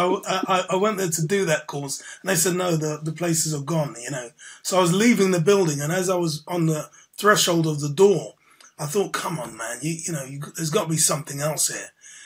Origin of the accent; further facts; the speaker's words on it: Camden Town, London, United Kingdom; I grew up in Chalk Farm, Camden Town. I was born in Camden Town, Camden Square, and then I grew up around, you know, a mixture of a triangle of Camden Town, Regent's Park, and Chalk Farm.